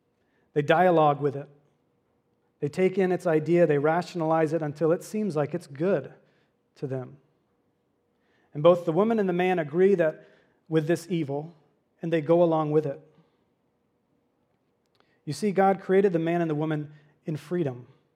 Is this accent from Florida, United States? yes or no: yes; Miami, Florida, United States; So for me, growing up in Miami, my early years, life was just full of goodness.